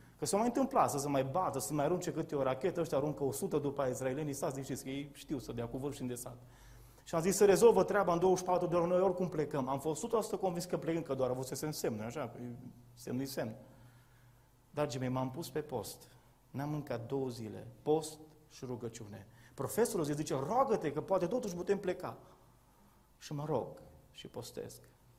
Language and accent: Romanian; Brădet, Romania; Mă trezesc în satul meu, în Brădet